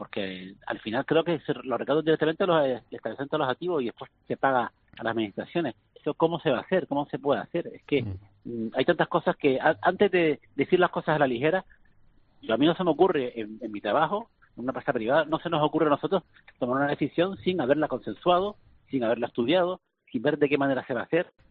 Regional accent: Canary Islands, Spain

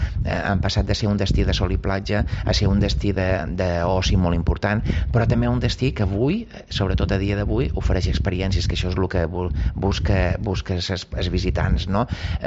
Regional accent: Ibiza, Balearic Islands, Spain; jo soc d'Eivissa. Utilitzaré aquesta frase de 8 apellidos eivissencs i jo els compleixo

